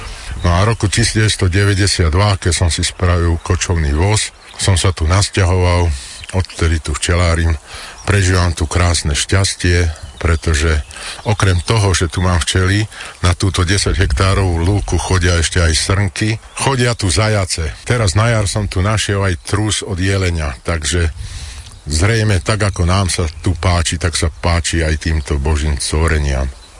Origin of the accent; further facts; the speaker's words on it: Liptovský Peter, Žilina Region, Slovakia; Toto je moja rodná obec, tu sú moje korene, tu prežívam s mojou ženou naše malé šťastie.